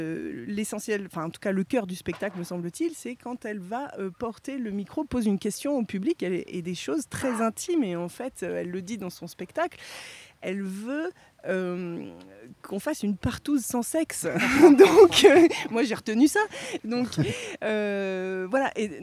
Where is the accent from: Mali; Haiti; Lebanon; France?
France; Montluçon, Auvergne-Rhône-Alpes; born there; now in Haute-Loire, France; Je suis née à Montluçon. Je vis en Haute-Loire, bon, c'est pas loin